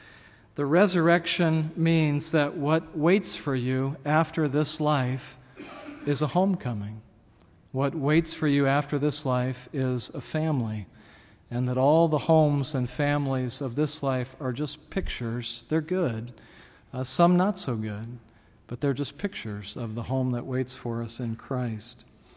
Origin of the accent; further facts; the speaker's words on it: California, United States; And I grew up near San Francisco.